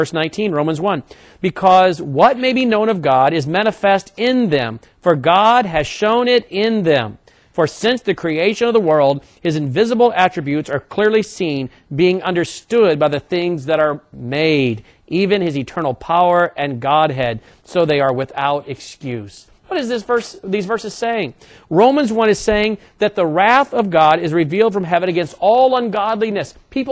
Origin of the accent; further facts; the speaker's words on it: Tennessee, United States; Did you further know that Andrew Jackson from my home state of Tennessee warned about a central bank?